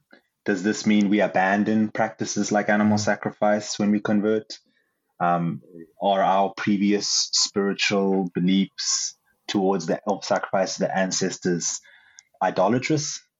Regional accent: South Africa; I'm Xhosa from South Africa.

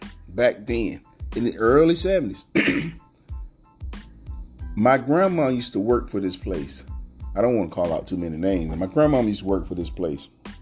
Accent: Bethel, North Carolina, United States; Even growing up in Bethel, North Carolina, that's a little town in eastern North Carolina where I'm from, the little town was divided by railroad tracks.

